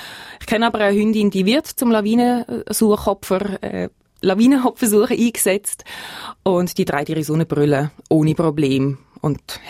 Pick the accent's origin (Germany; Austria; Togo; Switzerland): Switzerland; Bei uns in der Schweiz ist das, man kann vielleicht sagen, zum Glück ein bisschen weniger bekannt.